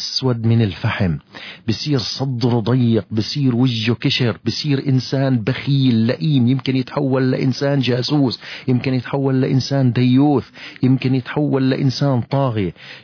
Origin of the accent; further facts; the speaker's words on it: Nablus, West Bank, Palestine; كم مقبرة عندنا في نابلس؟